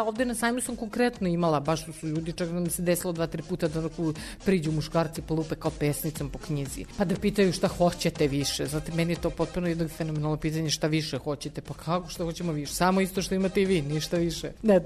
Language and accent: Serbian; Belgrade, Serbia; sam odrasla u Beogradu, rođena sam u Beogradu, u jednoj vrlo pristojnoj porodici